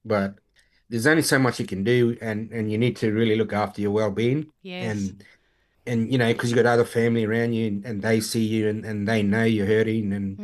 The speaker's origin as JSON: {"language": "English", "region": "Northern Territory", "country": "Australia", "said": "I'm proud of where I'm from. And the fact is, I'm from the Northern Territory. I got connections all throughout it. My father's Arrernte, my mum is Larrakia and Wadji."}